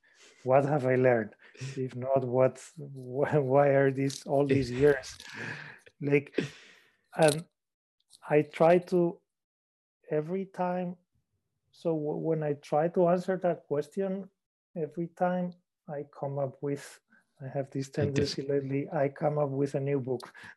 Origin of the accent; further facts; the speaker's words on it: Spain; English is a second language; I'm from Spain, so it was at the other place, very far away